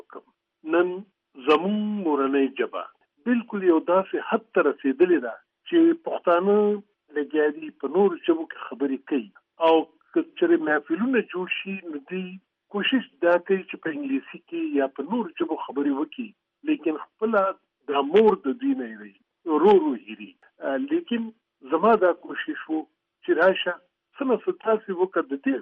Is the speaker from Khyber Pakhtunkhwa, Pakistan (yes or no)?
yes; Barikot, Khyber Pakhtunkhwa, Pakistan; also born or lived in Chamblai / Mingora; زه در اصل د پښتونخوا د سوات د سیمې د چمبلي د علاقې سره تعلق لرم زه د چمبلي په جنگي نومې کلي کې زیږیدلی یم او څو وخت چې د 15 میاشتو وم نو د سوات منګوري ته زمون کډه رااله